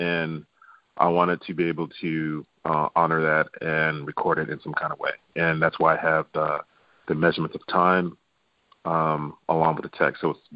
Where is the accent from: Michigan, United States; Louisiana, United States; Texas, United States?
Louisiana, United States; Baton Rouge; I'm from Baton Rouge. I was born in Baton